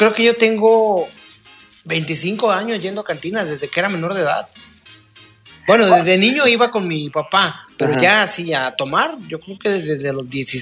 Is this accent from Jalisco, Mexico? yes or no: yes; Jalisco, Mexico; Digo, yo soy de Santa Tere, pero aquí junto a la central caminera